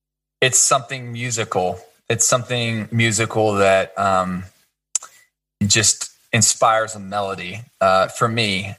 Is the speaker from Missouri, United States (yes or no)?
yes; Kansas City, Missouri, United States; it was a small theater at the Kansas City Youth for Christ building because I grew up in Kansas City